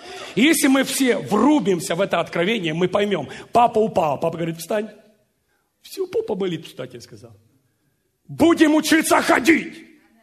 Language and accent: Russian; Ukraine; Я рос на Украине